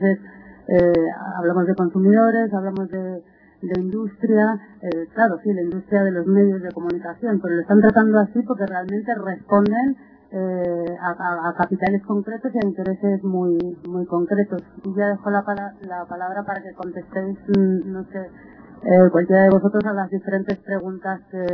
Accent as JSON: {"language": "Spanish", "country": "Argentina", "said": "porque soy argentina"}